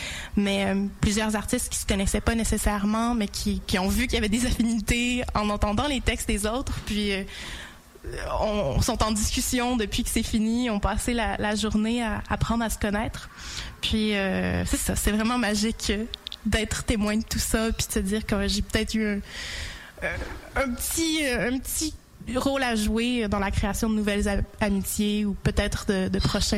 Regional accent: Quebec City, Quebec, Canada; J'ai grandi à Québec

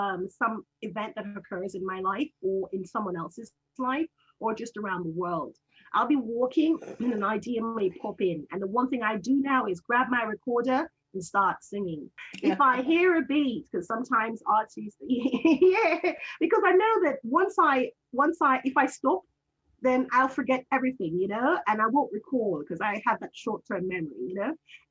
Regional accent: Canada; also born or lived in Jamaica / Spain; Actually, this is my real name. I am Jamaican born Canadian, part raised in Canada, spent some time in Spain, almost 7 years.

